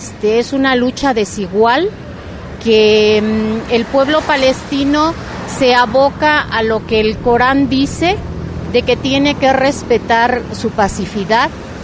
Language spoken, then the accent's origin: Spanish; Mexico; yo soy mexicana, soy conversa al Islam